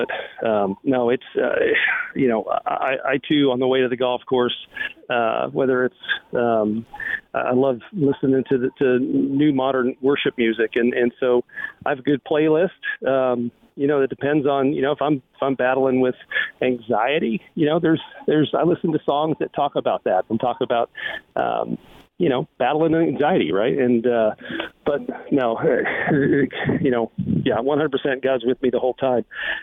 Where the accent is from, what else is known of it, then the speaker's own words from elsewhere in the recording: California, United States; as a little kid growing up in Southern California, playing on a 9-hole Navy golf course